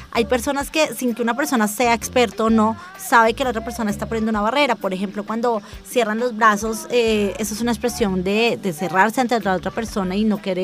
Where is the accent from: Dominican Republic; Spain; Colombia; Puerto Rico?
Colombia; una cultura como la colombiana, no saludamos de beso o no abrazamos.